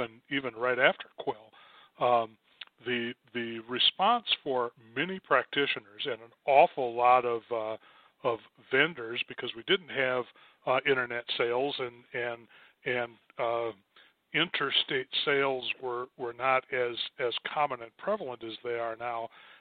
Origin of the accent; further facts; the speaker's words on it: South Dakota, United States; So I did notice that that my home state of South Dakota is a member